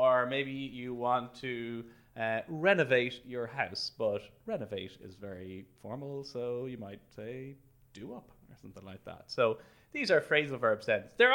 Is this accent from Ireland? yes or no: yes; Dublin, Leinster, Ireland; that's not very far from Dublin, where I'm from